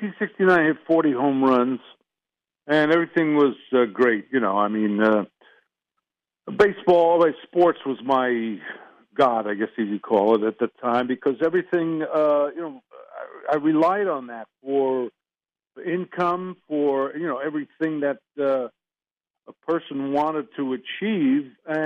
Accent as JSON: {"language": "English", "town": "Brockton", "region": "Massachusetts", "country": "United States", "said": "Yeah, I'm from Brockton."}